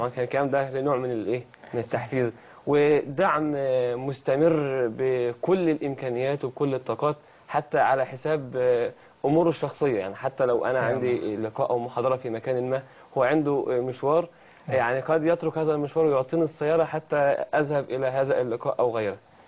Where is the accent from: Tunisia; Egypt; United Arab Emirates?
Egypt; El Hamool, Kafr El Sheikh Governorate; في بلدتي مركز الحمول المحافظة كفر الشيخ